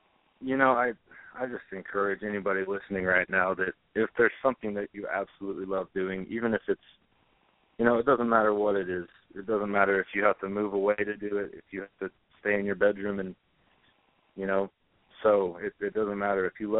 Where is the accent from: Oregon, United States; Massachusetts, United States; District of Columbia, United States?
Oregon, United States; now in Nashville, United States; I grew up in Oregon, Central Oregon, and it's kind of a long ways from Nashville